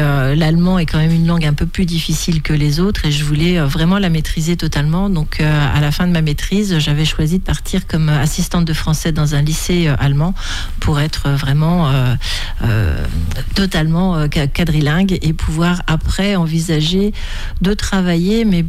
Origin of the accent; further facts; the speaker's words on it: Challans, Pays de la Loire, France; also born or lived in Les Sables-d'Olonne; Et puis après, la vie professionnelle de mes parents nous a fait sortir de la Vendée. Mais dès mes 8 ans, je suis vite revenue à Challans et je ne l'ai pas quittée depuis.